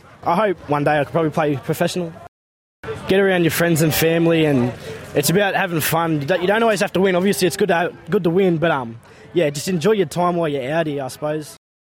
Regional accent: Wagga Wagga, New South Wales, Australia; I'm Wiradjuri, and I'm from Wagga Wagga

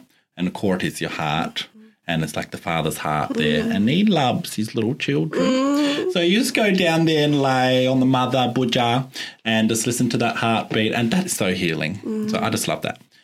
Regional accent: Mandurah, Western Australia, Australia; I grew up in Mandra.

